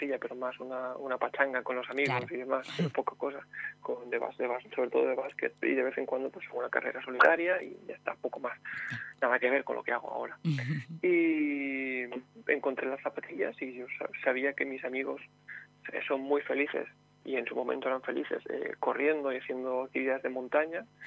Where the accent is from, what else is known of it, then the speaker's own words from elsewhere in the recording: Valencian Community, Spain; Exacto, yo soy de aquí, soy de la Terreta